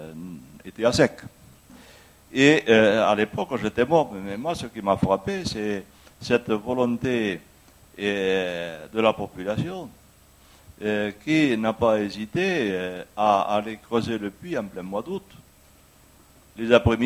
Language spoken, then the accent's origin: French; Mouillac, France; Je suis natif de Mouillac. J'ai connu l'exode rural.